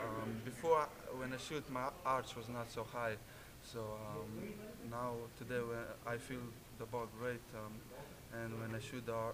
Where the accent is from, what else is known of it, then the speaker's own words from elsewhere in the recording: Slovenia; Because I'm from Slovenia